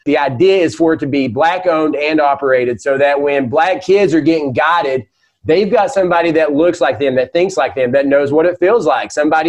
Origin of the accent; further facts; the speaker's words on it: the South, United States; accent: southern; I can go knock on anybody's door with my southern accent and hoobity hoo and just be like, hey, y'all, I'm broke down.